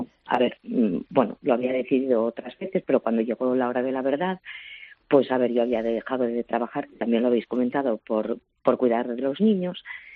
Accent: Asturias, Spain; now in Viveiro, Spain; buscando trabajo he venido a Lugo, soy asturiana, pero ahora estoy viviendo en Lugo, en Viveiro.

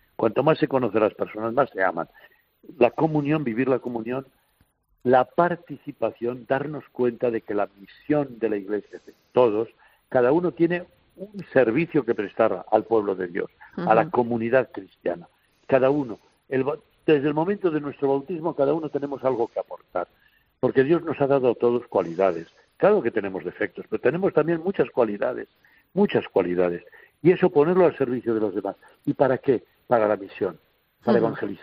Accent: Spain; escuchar a los de que somos de España

